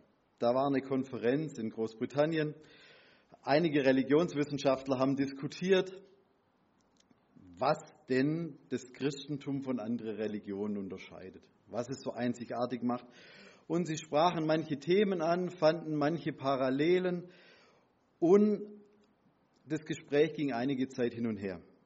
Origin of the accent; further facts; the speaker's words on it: Baden-Württemberg, Germany; now in Eichtal, Germany; Matthias Weller und ich, wir sind im gleichen Ort aufgewachsen, im Welsheimer Wald. Genau so 200 Meter voneinander weg. Mittlerweile komme ich aus Eichtal, bin da seit 10 Jahren gut Prediger beim Christusbund.